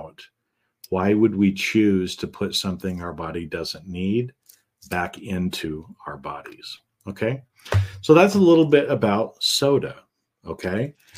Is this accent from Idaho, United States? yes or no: yes; Idaho, United States; I love potatoes. I grew up in Idaho.